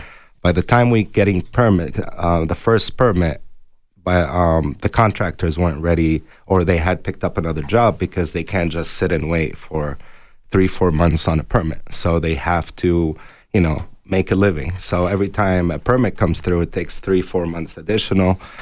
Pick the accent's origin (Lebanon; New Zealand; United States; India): Lebanon; See, I did not grow up here. I grew up in Lebanon, and for us, food was always available 24/7.